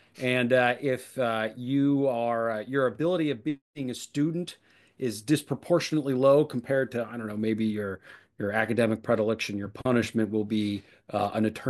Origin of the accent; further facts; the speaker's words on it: Jacksonville, Florida, United States; also born or lived in Tampa; I'm from Florida. I was actually born in Tampa. I grew up in Jacksonville, and then I spent a lot of time outside of the state.